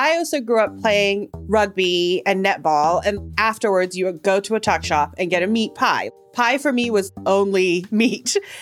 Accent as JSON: {"language": "English", "country": "Hong Kong", "tie": "born or raised there", "also_born_or_lived": "Singapore", "said": "I was born in Singapore and I grew up in Hong Kong, both of which are islands."}